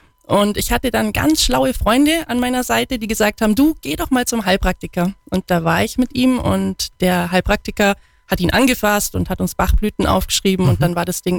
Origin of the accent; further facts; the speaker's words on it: Sonthofen, Bavaria, Germany; also born or lived in Immenstadt; Genau, gebürtig aus Immenstadt und in Sonthofen groß geworden und heute ist auch meine Praxis da.